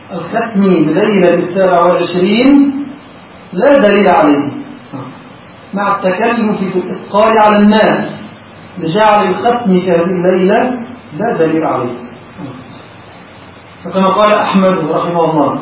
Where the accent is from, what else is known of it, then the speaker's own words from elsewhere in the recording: Egypt; هذا مشتهر عندنا في مصر في بعض، وما زال في بعض المساجد